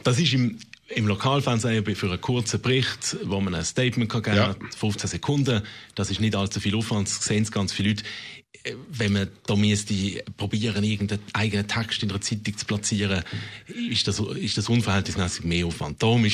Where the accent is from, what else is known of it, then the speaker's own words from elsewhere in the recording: Basel, Basel-Stadt, Switzerland; Und, wenn man als Basler nach Zürich eingeladen wird, dann sollte man sich gut vorbereiten.